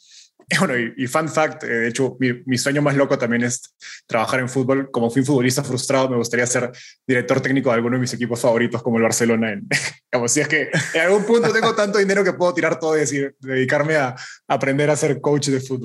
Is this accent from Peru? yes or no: yes; Peru; moved away as an adult; now in Mexico; Yo siempre empiezo diciendo que soy un peruano viviendo en México hace 2 años